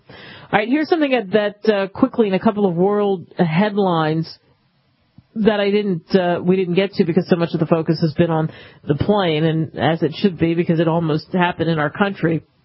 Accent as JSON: {"language": "English", "country": "United States", "said": "As I said, it has happened to me because of being just an American."}